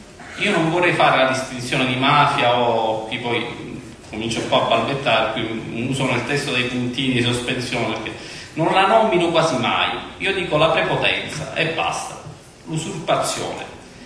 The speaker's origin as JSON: {"language": "Italian", "region": "Sicily", "country": "Italy", "said": "per il fatto che siamo siciliani"}